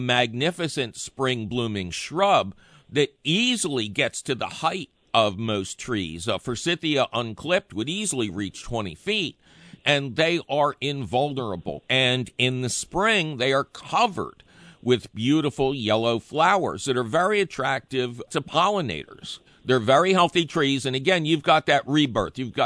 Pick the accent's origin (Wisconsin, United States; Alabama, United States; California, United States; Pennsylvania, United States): Pennsylvania, United States; Philadelphia; I grew up in Philadelphia.